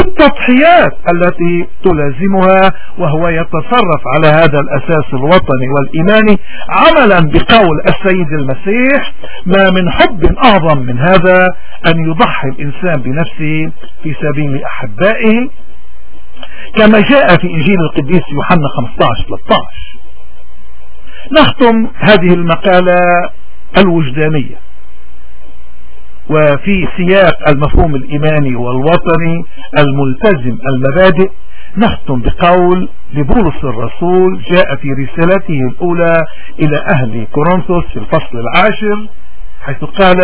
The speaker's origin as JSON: {"language": "Arabic", "country": "Lebanon", "said": "المطلوب أن نستمر كلبنانيين سياديين وأحرار ومن كافة الطوائف والمذاهب"}